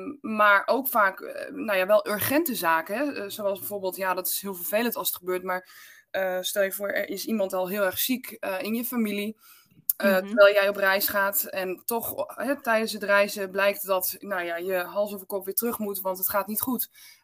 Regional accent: Friesland, Netherlands; Ik ben opgegroeid in Friesland.

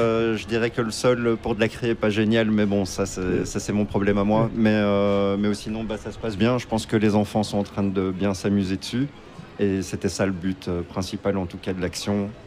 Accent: Brussels, Brussels-Capital Region, Belgium; Alors, je suis un Bruxellois, je ne suis pas spécialement de Lakennes, mais l'endroit est bon

